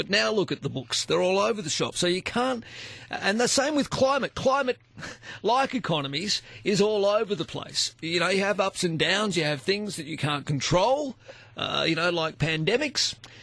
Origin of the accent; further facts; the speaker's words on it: New South Wales, Australia; I grew up in Western Sydney.